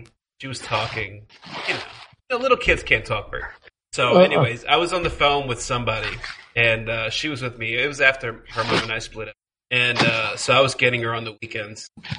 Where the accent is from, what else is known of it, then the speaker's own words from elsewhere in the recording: the North, United States; Well, I mean, I grew up in the North, so I make fun of it.